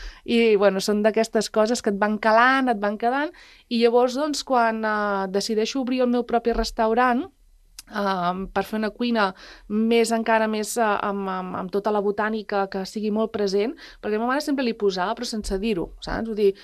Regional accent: Palau-sator, Catalonia, Spain; Jo a vegades deia, ah, no, sóc de la Bisbal, saps? De l'Empordà, no sé què, tal, no, sóc de Palau-sator, i ara ho dic ben alt, no? I sóc de pagès.

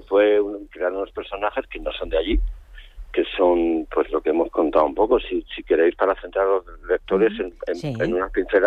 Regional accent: Almería, Andalusia, Spain; Porque es verdad que, aparte que yo soy de Almería

